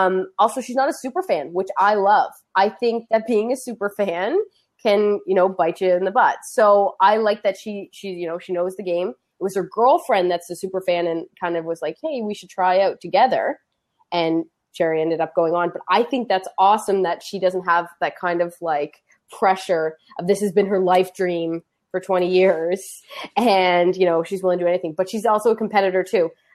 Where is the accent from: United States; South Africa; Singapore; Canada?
Canada; East Coast; I'm from the East Coast. I didn't get a fan vote.